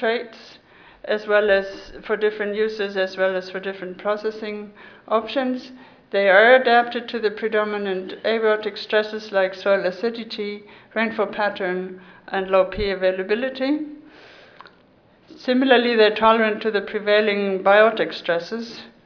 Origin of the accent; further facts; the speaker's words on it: India; And I came from India, so I thought this was paradise.